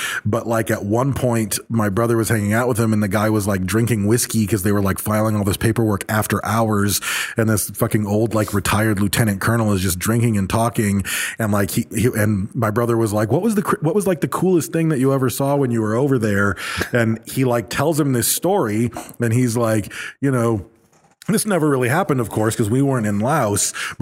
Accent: Battle Creek, Michigan, United States; Cause I remember I growing up in Battle Creek, one of the federal buildings is in Battle Creek.

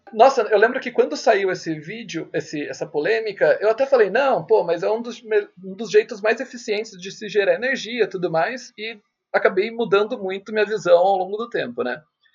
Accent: São Paulo, Brazil; outros rios que a gente conhece aqui no estado de São Paulo, por exemplo, que é de onde eu venho, né?

